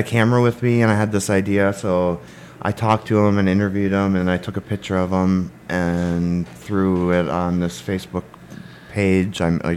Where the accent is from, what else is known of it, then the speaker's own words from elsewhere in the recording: Kitchener, Ontario, Canada; Yeah, mm-hmm. We're both from Kitchener.